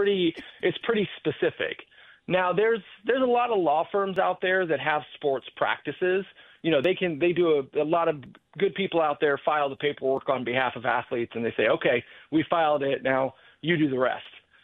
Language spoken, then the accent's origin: English; Kansas, United States; moved away as an adult; But it was through that I got to know my home state congressman. This was in Kansas, where I grew up. And he brought me out to Washington, D.C. to be his press secretary.